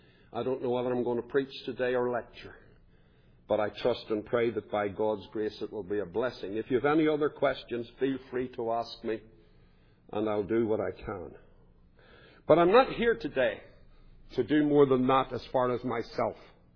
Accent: Belfast, Northern Ireland, United Kingdom; I grew up in East Belfast under the shadow of the shipyard

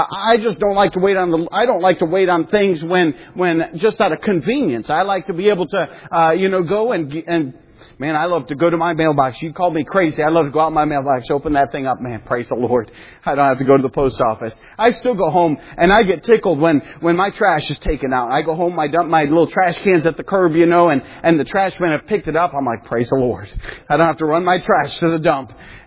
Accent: United States; And I just, you know, I'm an American, you know, convenient.

